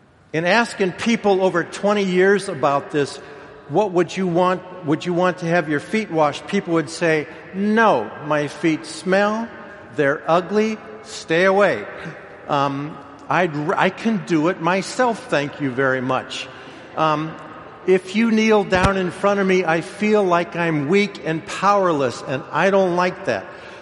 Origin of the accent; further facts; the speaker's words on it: Ireland; What is more important, I think, being an Irish existentialist, more important than whether we say yes or not is why and how we say no.